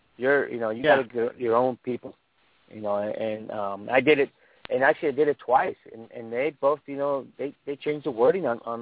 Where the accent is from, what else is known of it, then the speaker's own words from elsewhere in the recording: California, United States; I went to this in Riverside, actually. I'm from San Diego County.